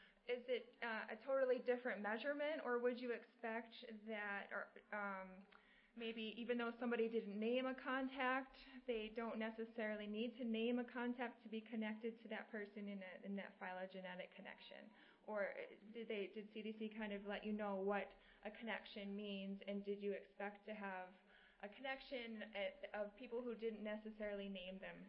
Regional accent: Wisconsin, United States; from Wisconsin.

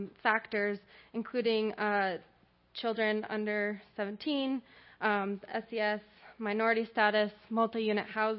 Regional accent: Colorado, United States; I'm originally from Colorado, and then I did my grad school at Minnesota. Now I'm near Shelby County in St. Louis County, Missouri.

